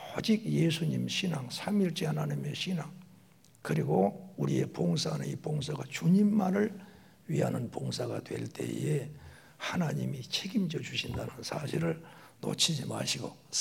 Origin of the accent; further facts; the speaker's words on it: Doam, South Korea; born there; 엊그저께 나도 도암에서 태어난 것 같은데 지금 늙은이가 되고 있습니다.